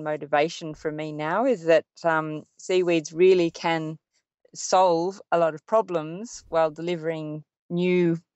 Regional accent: Sydney, New South Wales, Australia; growing up in Sydney and living by the sea

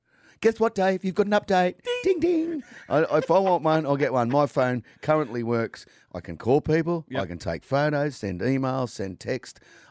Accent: United States; and of course, we're from America, and we're bigger than better than anybody, and we own Ugg boots.

